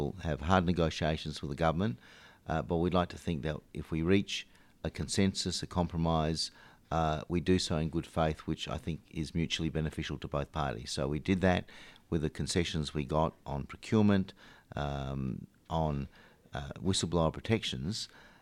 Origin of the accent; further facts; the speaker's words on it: South Australia, Australia; my home state of South Australia